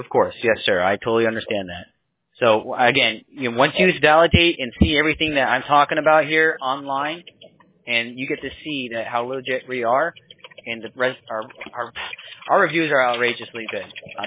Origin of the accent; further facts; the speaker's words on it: Bronx, New York, United States; born there; now in Tampa, United States; But I was born in the Bronx, New York.